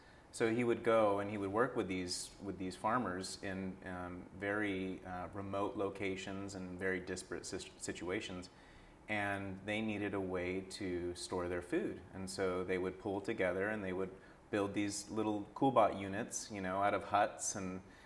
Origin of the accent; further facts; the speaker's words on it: Grants Pass, Oregon, United States; When I was eight, we moved to the Rogue Valley. So I grew up in Grants Pass.